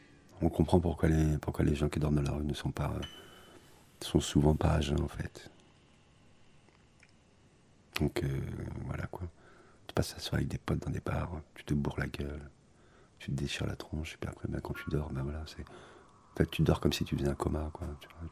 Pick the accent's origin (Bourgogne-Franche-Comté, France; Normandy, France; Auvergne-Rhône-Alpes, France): Bourgogne-Franche-Comté, France; born there; Moi, je suis né en Bourgogne, je suis né dans l'Yonne, près d'Auxerre.